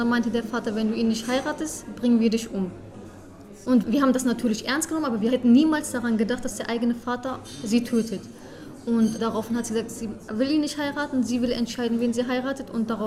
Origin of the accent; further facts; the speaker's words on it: Germany; Meine Eltern kommen aus der Osttürkei. Wir sind Jesiden und ich bin in einer Kleinstadt aufgewachsen in Deutschland.